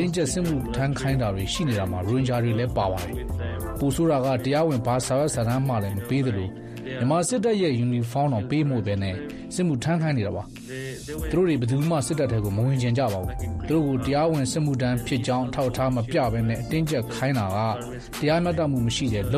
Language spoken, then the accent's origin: Burmese; Maungdaw, Rakhine State, Myanmar; born there; ကျွန်တော်ကမောင်နှောင်းမှာမွေးတော့ပါကျွန်တော်မွေးခဲ့တဲ့လူမှုပတ်ဝန်းကျင်ကအိုးမဲ့အိမ်မဲနဲ့နေရွှန့်ဆွန်ကထွက်ပြေးရတဲ့အခြေအနေတွေလူမျိုးတုံးတပ်ဖြတ်မှုကိုကျင်းပများစွာခံခဲ့ရတဲ့ပတ်ဝန်းကျင်ပေါ့